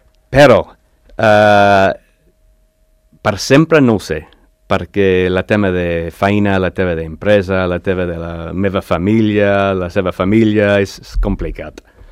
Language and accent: Catalan; Australia; moved away as an adult; now in Spain; jo vivia a un poble, ciutat-poble, com amb 50.000 persones, això, a Austràlia